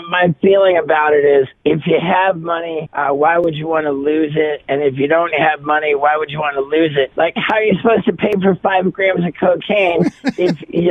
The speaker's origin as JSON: {"language": "English", "town": "Miami", "region": "Florida", "country": "United States", "tie": "born or raised there", "said": "Spent a lot of my formative years growing up in Miami."}